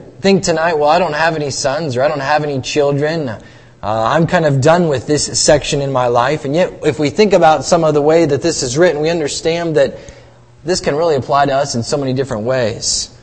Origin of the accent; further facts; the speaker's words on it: Iowa, United States; Now, growing up in Iowa, central Iowa, Des Moines is much smaller town than even Minneapolis is with its interchanges, and we were an hour from Des Moines